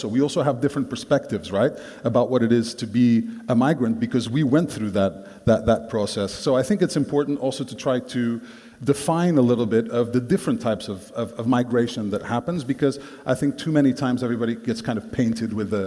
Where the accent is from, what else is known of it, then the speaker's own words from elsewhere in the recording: Portugal; moved away; And when I said I was from Portugal, first of all, they were confused because they didn't know where Portugal was.